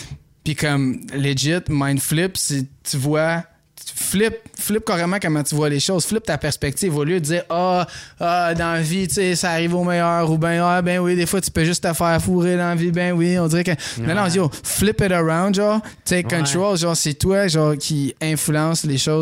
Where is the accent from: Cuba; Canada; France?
Canada; Quebec; Je viens pas juste du Québec, genre, je suis un enfant de l'univers comme toutes les autres personnes